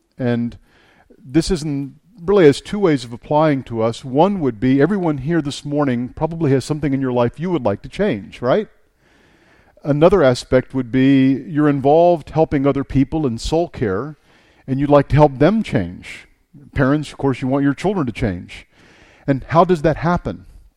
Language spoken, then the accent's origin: English; Texas, United States; I'm from Texas, so I feel like I should say howdy instead of good day.